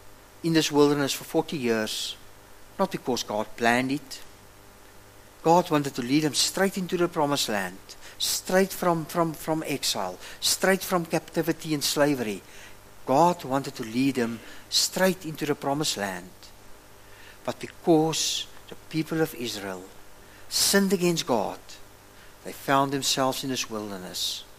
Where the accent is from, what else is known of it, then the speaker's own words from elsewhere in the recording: Humansdorp, Eastern Cape, South Africa; I grew up in Humansdorp, and when my parents or somebody spoke about wilderness, I was thinking of a lush green place just down the coast from us.